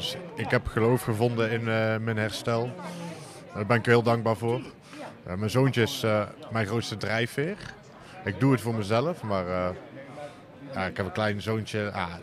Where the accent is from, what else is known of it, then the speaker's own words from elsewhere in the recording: Uden, North Brabant, Netherlands; Ik kom uit Uden.